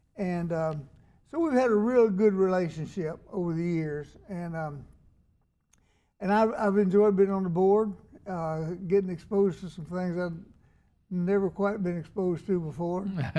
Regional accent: Arkansas, United States; I'm from Arkansas originally.

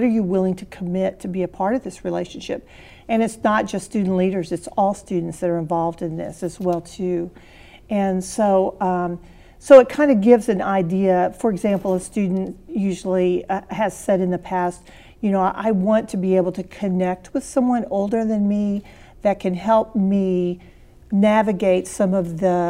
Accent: Missouri, United States; I'm from Missouri

